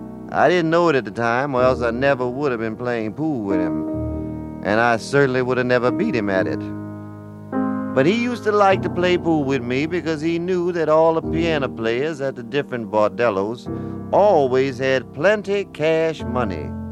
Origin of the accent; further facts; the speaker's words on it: New Orleans, Louisiana, United States; I'm from New Orleans. I don't have to try that.